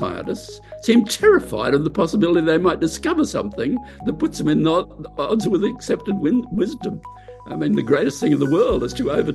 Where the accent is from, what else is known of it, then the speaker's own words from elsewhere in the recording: Brisbane, Queensland, Australia; I was growing up in Brisbane, the capital of the big state of Queensland, which is a very big agricultural state, especially then.